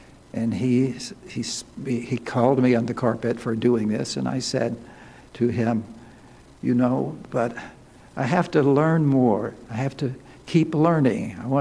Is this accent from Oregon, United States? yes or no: no; Alabama, United States; moved away as an adult; also born or lived in Tennessee / Maine; I'm a Southerner, was born and grew up in Alabama. I came north to college to Brown, where I met my wife